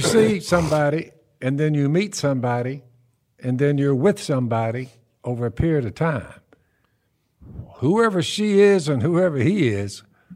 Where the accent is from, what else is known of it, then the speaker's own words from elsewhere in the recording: the South, United States; We're from the South. When I'm talking to older woman or whatever, I'm like, yes, ma'am.